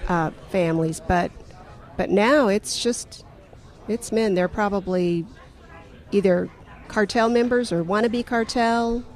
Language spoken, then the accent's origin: English; Phoenix, Arizona, United States; No, I grew up in Phoenix.